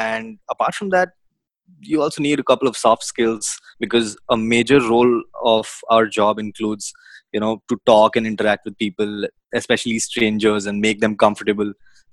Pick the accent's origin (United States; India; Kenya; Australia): India; Mumbai, Maharashtra; I'm from Mumbai, India.